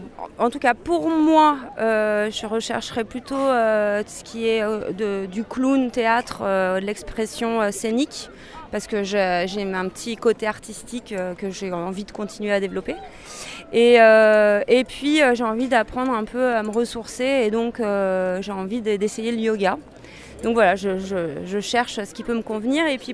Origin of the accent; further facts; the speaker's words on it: Crolles, Auvergne-Rhône-Alpes, France; On vient de Grenoble, enfin exactement Crolles, entre Chambéry et Grenoble.